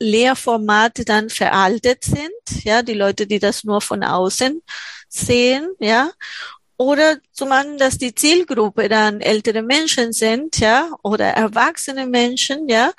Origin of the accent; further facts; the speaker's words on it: Argentina; Ich komme aus Argentinien, das ist eine ganz schlimme Frage für mich.